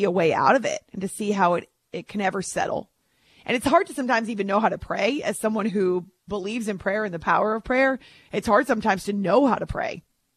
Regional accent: United States; I'm just speaking to you as an American, as a girl who's seen a lot

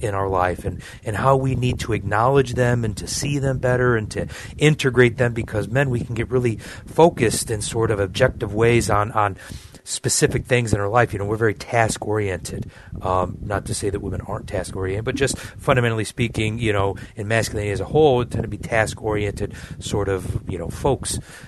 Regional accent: Michigan, United States; No, I'm from the Great Lakes State itself, Michigan, but I grew up right by the Canadian border, so we would, I say I'm Canadian light, you know, so.

